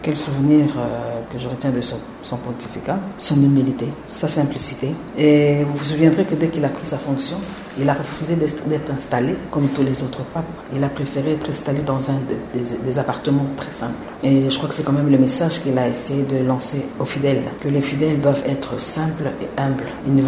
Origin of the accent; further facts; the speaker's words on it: DR Congo; en tant que Congolaise